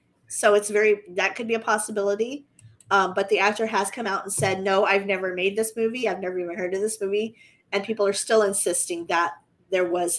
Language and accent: English; the South, United States; accent: Southern; I remember reading these books growing up in the South. And since we have that thick Southern accent